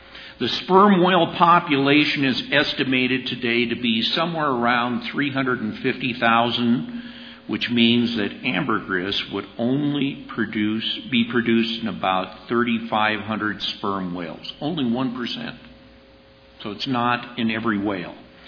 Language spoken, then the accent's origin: English; Minnesota, United States; The farm boy that I am, growing up in Minnesota, I always enjoyed the time that we would go out in the fall and turn that ground over.